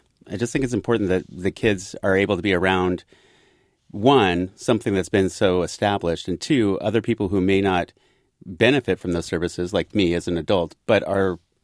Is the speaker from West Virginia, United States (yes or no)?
no; Port Gamble, Washington, United States; I'm from Port Gamble. I mean, it's not that far from Seattle, but as the crows flies, 25, 30 miles.